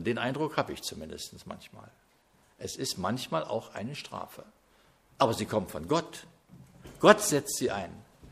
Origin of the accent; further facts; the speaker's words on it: East Germany, Germany; Ich bin ja nur in der DDR groß geworden